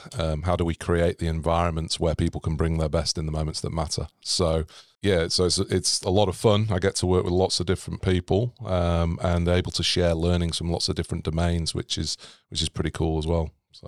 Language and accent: English; Manchester, North West England, United Kingdom; moved away as an adult; now in Australia; So born and bred in Manchester, qualified as a high school PE teacher there, taught there for a while in a really large inner city school. Then I moved to Australia